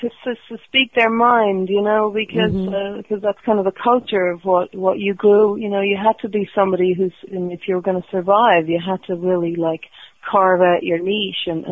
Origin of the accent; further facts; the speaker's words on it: Dublin, Leinster, Ireland; moved away as an adult; now in New York, United States; to actually land in New York from growing up in Dublin, like at age 18, and drive over the Brooklyn Bridge